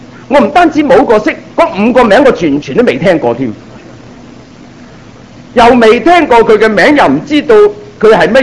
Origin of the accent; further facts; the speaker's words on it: Guangdong, China; 我们广东人通常怎么回答呢